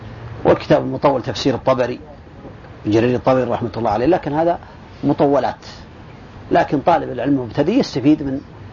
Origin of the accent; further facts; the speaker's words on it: Saudi Arabia; ذلك عندنا في السعودية مثلا